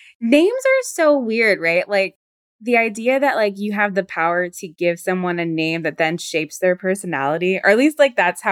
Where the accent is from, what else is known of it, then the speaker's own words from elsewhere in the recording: the South, United States; we're from the South, like, and so all my uncles have like serial killer names